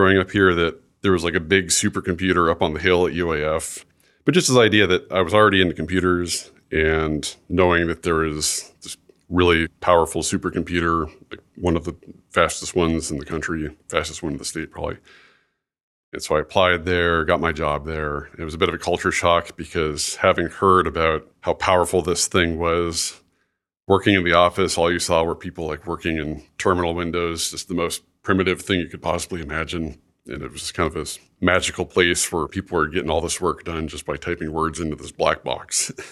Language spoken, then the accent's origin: English; Fairbanks, Alaska, United States; So basically, just growing up in Fairbanks, Alaska, I'd always been kind of interested in computers